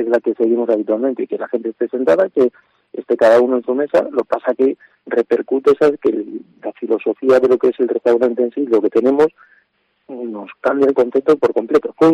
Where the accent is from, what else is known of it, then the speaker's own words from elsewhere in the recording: Spain; Somos españoles